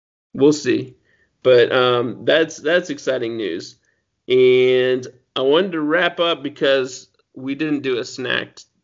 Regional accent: Berne, Indiana, United States; This comes directly from my home state of Indiana, in a small city called Bern, Indiana.

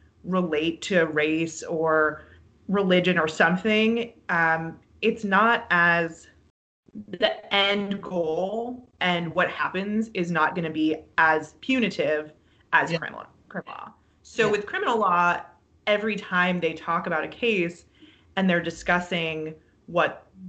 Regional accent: Berkeley, California, United States; I grew up in Berkeley, California, so even a lot of the white people that I knew were fairly well versed in social justice

